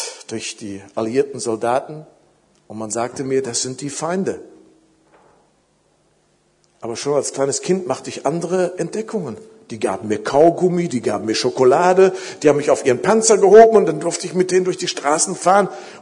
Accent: Iserlohn, North Rhine-Westphalia, Germany; Ich bin in einem gläubigen Elternhaus groß geworden in Iserlohn. Ein typisches Nachkriegskind. Alles in Deutschland war kaputt. Meine Eltern waren gläubig. Gute evangelikale Christen, beide wiedergeboren.

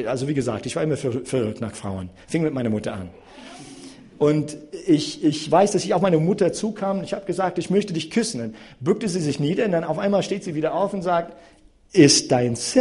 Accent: Chicago, Illinois, United States; meine Heimat übrigens ist mitten in der Stadt Chicago, da bin ich erzogen worden.

